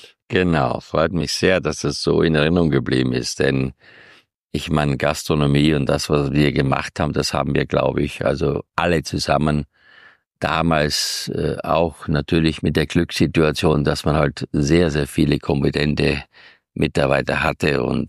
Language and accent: German; Styria, Austria; Ich habe als kleines Kind in der Steiermark schon mich mit dem Basteln von Flugzeugen beschäftigt.